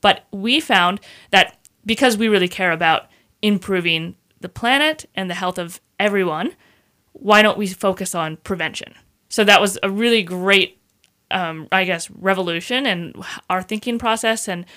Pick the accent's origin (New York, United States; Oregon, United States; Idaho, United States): Idaho, United States; Sandpoint; And I grew up here in Sandpoint.